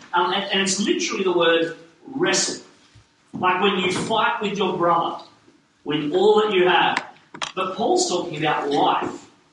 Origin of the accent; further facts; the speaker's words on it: New South Wales, Australia; I grew up on the Central Coast. Yes. I grew up on the Central Coast, which Toby said earlier, and my family's still up there.